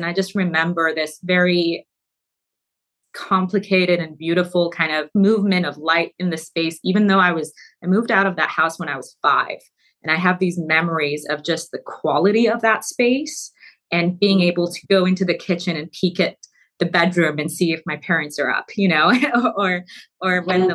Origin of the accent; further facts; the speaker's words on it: Mashhad, Razavi Khorasan, Iran; So I was born in Mashhad in Iran